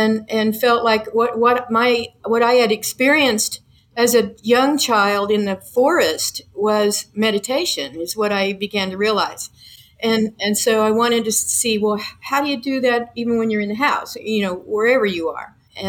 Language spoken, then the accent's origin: English; Muskogee, Oklahoma, United States; I am from Oklahoma, born in Muskogee, okay? Had a Baptist background, and my mother taught Sunday school, okay?